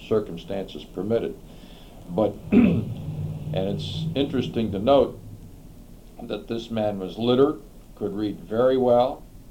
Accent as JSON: {"language": "English", "town": "Senecaville", "region": "Ohio", "country": "United States", "tie": "born there", "said": "I was born in Senecaville, Ohio, 28th March 1925. Senecaville, Ohio is located in the south central part of the state."}